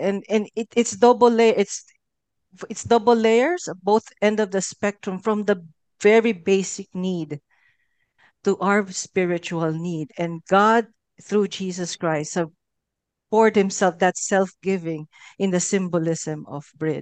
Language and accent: English; New Zealand; I'm Kiwi Filipino